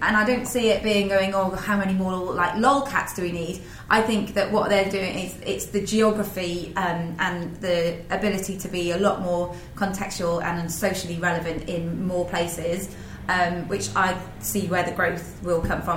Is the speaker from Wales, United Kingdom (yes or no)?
yes; Wales, United Kingdom; so let's just say Welsh people, because I'm from Wales